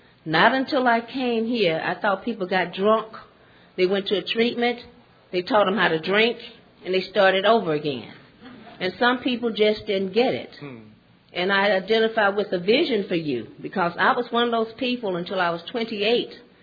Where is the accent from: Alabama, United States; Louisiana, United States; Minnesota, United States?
Alabama, United States; now in Houston, United States; From where am I from here? Houston, Texas. I'm really from Alabama. And I travel a lot of places.